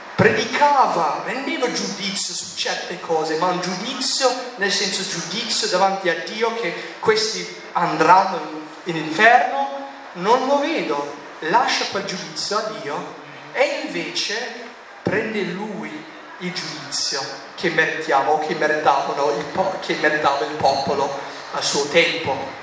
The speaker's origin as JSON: {"language": "Italian", "country": "United States", "second_language": "Italian", "lives_now": "Italy", "said": "E ho detto, no, sono americano, sono qua."}